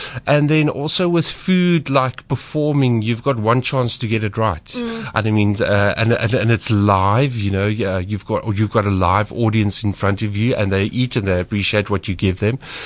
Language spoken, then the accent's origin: English; Free State, South Africa; I grew up in the Eastern Free State with obviously a family who loves entertaining. I think being hospitable was a big thing. I grew up on a farm.